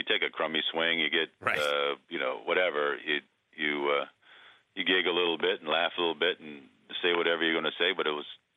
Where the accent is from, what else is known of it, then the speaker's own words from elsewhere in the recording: New England, United States; I grew up in New England as basically a Red Sox fan